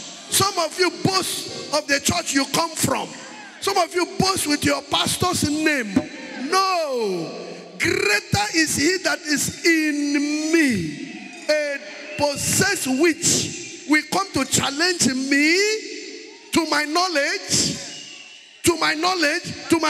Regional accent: Nigeria; I am a Nigerian. It is not because of the passport I carry. It is because I know my foundation. I know I'm a Nigerian.

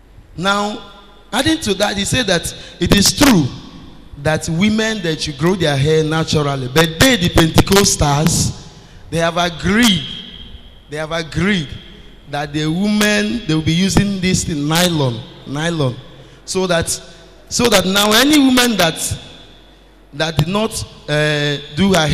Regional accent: Anam, Anambra, Nigeria; now in Lagos, Nigeria; where I worship, not in this Lagos, it is in one of the local church in Anambra State. I'm from Anam. So under the local government of Anambra West, in my church.

